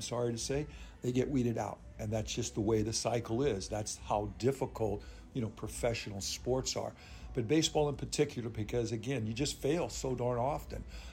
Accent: San Diego, California, United States; even though I'm a San Diegan. I'm from California, but I enjoyed coming to Florida.

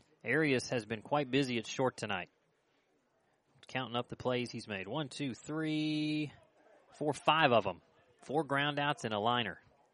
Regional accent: Bristol, Tennessee, United States; We told you about it being a community of two different states, Tennessee and Virginia side. I grew up on the Tennessee side.

